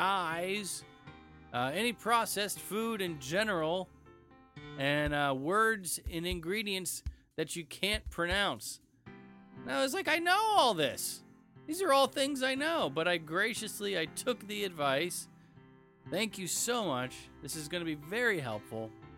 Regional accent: Georgia, United States; I'm from Georgia. You would have thought I would have had crawfish.

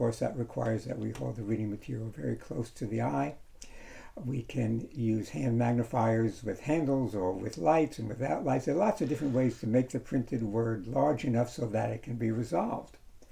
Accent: New York, United States; and I grew up in the New York area.

